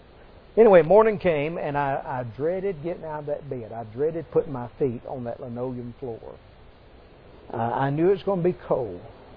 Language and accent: English; Atlanta, Georgia, United States; I was born and raised in Atlanta.